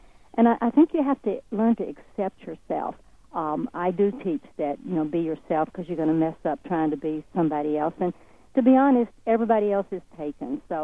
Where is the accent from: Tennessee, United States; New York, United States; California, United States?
Tennessee, United States; Nashville; I was raised in Nashville, Tennessee, and I could not sing or pick.